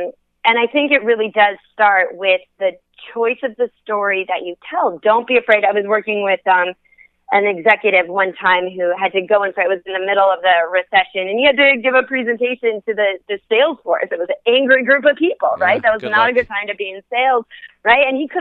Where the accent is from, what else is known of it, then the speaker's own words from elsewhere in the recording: Minnesota, United States; now in Phoenix, United States; And so I grew up in Minnesota, but now I live in Phoenix.